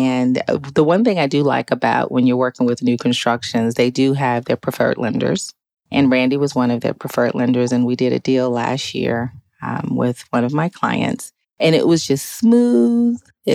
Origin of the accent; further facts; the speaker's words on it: New York City, New York, United States; I am originally from New York City, worked on Wall Street for almost 14 years